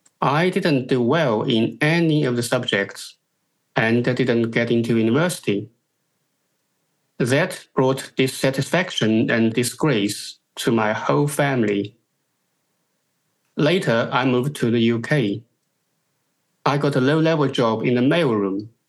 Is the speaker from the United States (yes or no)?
no; China; Growing up in China, my goals and targets were set for me.